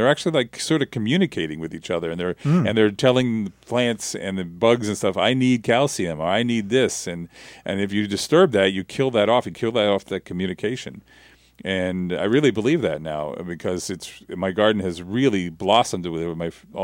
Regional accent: Ireland; I'm an Irishman.

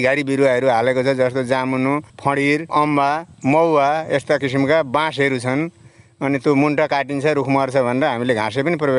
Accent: Bardibas, Madhesh Province, Nepal; Bardibas 1।

